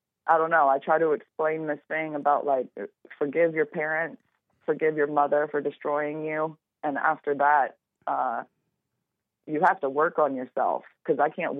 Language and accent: English; Louisiana, United States; It's actually my hometown where I'm from. It's right outside New Orleans.